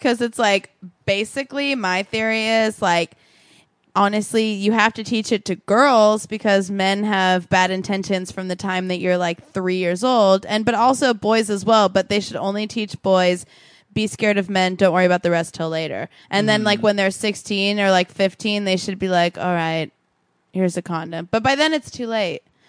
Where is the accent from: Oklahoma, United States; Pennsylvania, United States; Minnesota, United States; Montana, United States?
Oklahoma, United States; I'm from Oklahoma too.